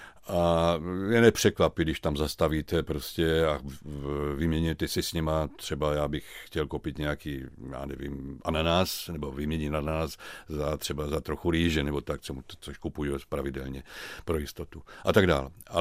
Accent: South Moravia, Czechia; born there; já jsem se narodil na Týšní Moravě

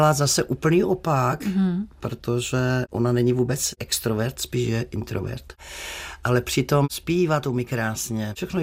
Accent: Vysočina Region, Czechia; Já třeba dělám i workshopy ještě pořád u nás na Vysočině, kde lidé přijedou a já ještě i vařím.

